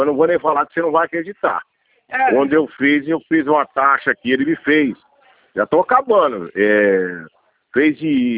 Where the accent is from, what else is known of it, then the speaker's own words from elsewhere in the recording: Jaburana, Brazil; Ah, de Bebedouro, eu sou daqui de Jaburana.